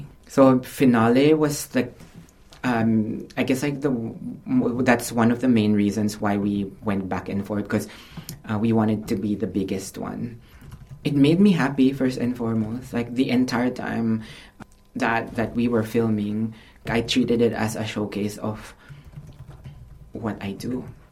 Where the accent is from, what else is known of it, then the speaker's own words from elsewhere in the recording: Philippines; It's more like, I'm representing me, I'm Filipino.